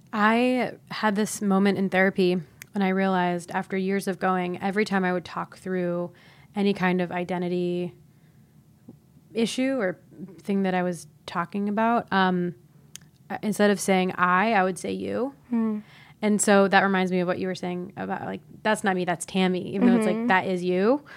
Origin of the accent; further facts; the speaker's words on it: Ohio, United States; I grew up in Ohio, so not Texas, but similar, I think, in like the being in the middle of the country